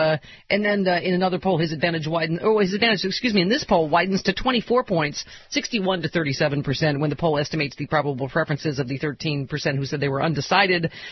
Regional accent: San Diego, California, United States; from San Diego, the official bad parent of dump truck boy Brennan.

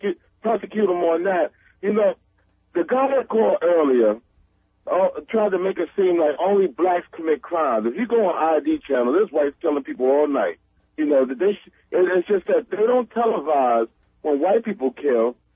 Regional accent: Brooklyn, New York, United States; I'm a truck driver. I'm from Brooklyn, the project.

